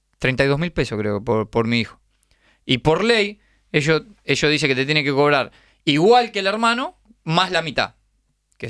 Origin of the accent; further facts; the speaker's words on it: Lanús, Buenos Aires Province, Argentina; Yo siempre jugué en el barrio, yo soy de Lanús y jugaba en Avellaneda